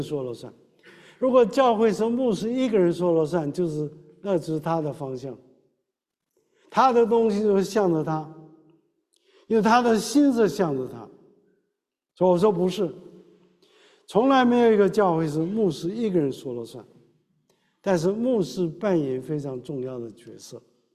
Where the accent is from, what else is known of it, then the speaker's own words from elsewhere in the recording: Shandong, China; accent: Shandong; moved away as an adult; also born or lived in Hong Kong; 因为我去香港念神学，我是山东人，我讲的是山东话，所以去香港呢，没有人会听山东话，所以学广东话，我学英语，还要学国语